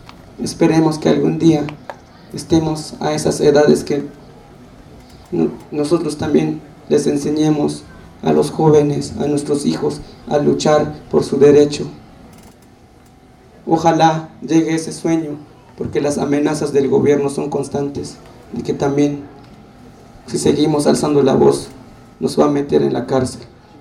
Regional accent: Mexico; ciudadanos mexicanos.

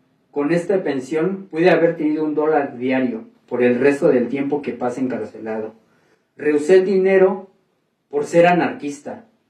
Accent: Coyoacán, Mexico City, Mexico; soy de los Pedregales de Santo Domingo, Coyoacán.

